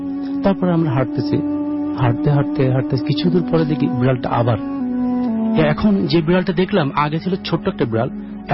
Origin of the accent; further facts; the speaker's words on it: Jessore, Khulna Division, Bangladesh; now in Dhaka, Bangladesh; আমি যশোরে, আমার বাড়ি যশোরের শাসা থানা, গ্রামের নাম লক্ষণপুর।